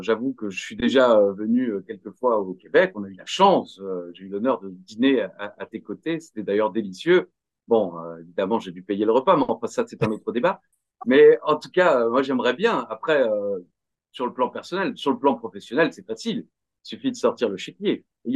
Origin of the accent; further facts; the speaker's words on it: France; mais chez nous en France, aucun des programmes anglais n'arrivait en version originale.